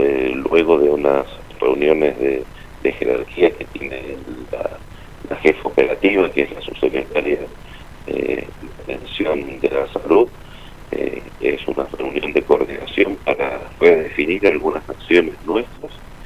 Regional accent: San Juan, Argentina; orgullosamente podemos decir que somos de San Juan, que fue la primera provincia en ofrecer una ayuda integral

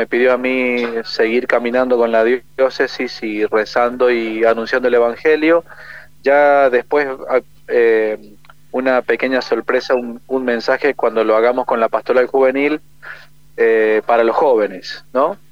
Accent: San Juan, Argentina; quién era, que soy de San Juan, y para que él me conozca un poco más

